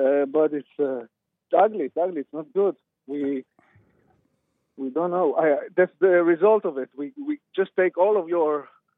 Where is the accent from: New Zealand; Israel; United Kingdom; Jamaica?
Israel; now in Los Angeles, United States; I'm from Israel. I am here in Los Angeles